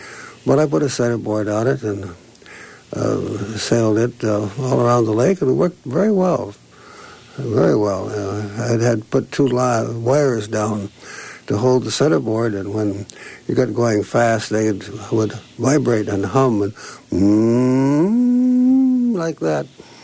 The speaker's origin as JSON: {"language": "English", "town": "Maroon", "region": "Minnesota", "country": "United States", "tie": "born or raised there", "also_born_or_lived": "Hinckley", "said": "I was born in Minnesota and lived in a very small town called Maroon most of my early years. Actually lived in another small town called Hinckley when I was extremely small"}